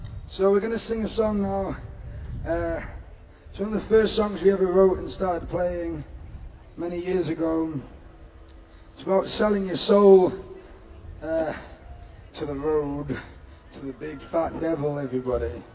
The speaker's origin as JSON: {"language": "English", "town": "Newcastle", "region": "North East England", "country": "United Kingdom", "said": "We're from Newcastle, you know."}